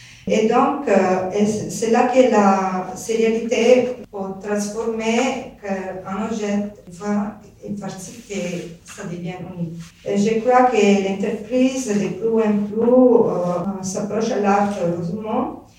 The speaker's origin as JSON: {"language": "French", "country": "Italy", "said": "Je suis italienne."}